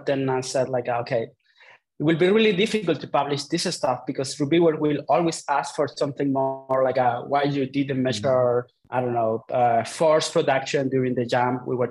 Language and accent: English; Los Andes, Valparaíso, Chile; English is a second language; So I'm from Chile, from a small city close to Santiago, the capital, which is called Los Andes.